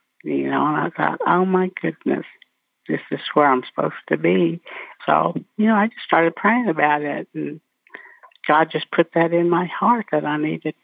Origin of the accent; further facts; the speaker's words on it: Jay, Oklahoma, United States; Uh-huh. I was born and raised there. Of course, I'm full blood Cherokee, and of course, we're in the heart of Cherokee country here in northeast Oklahoma.